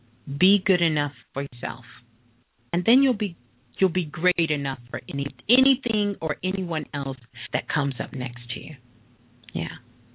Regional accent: Brooklyn, New York, United States; born there; Brooklyn, that's where I was born.

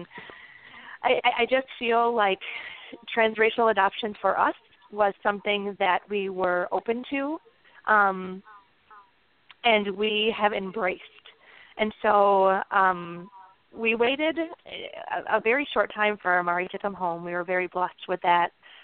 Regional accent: Michigan, United States; My husband and I are both Caucasian, and we're from the Upper Peninsula. You know, we maybe had 2 or 3 families who were, you know, who were diverse in our area growing up.

